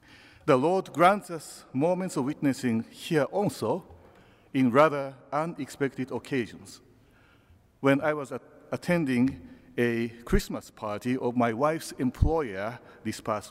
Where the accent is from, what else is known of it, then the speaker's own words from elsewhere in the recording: Japan; When I was growing up in Japan, Advent was the high season for evangelism.